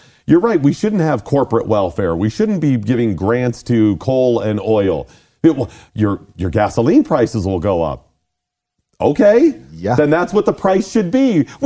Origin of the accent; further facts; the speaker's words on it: Ohio, United States; I grew up on the Great Lakes. I grew up east of Cleveland.